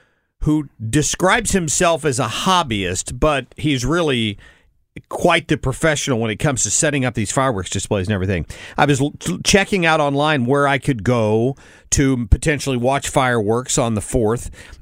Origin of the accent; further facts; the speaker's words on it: United States; I don't need your permission to do that. I'm an American.